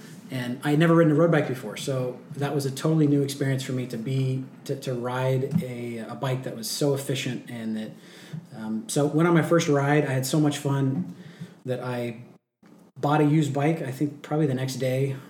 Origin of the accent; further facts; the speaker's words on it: California, United States; now in Sacramento, United States; I grew up in the Napa Valley. We moved to Loma Linda for a year.